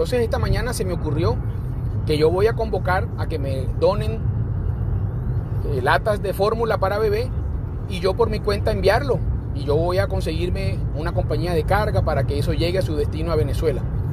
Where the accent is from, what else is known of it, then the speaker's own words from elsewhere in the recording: Colombia; soy colombiano